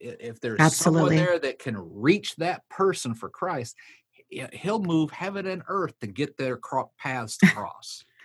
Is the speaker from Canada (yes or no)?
yes; Canada; Of course, I'm from Canada.